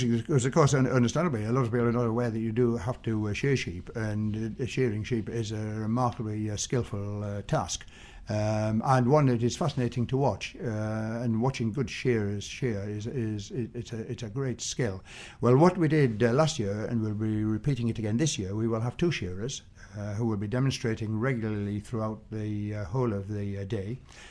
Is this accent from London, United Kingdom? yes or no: no; Yorkshire and the Humber, United Kingdom; I'm, as you gather, not from this part of the world. I come from North Yorkshire, which is where we used to farm. So if anybody's having difficulty understanding me, I am actually speaking English, but with an accent.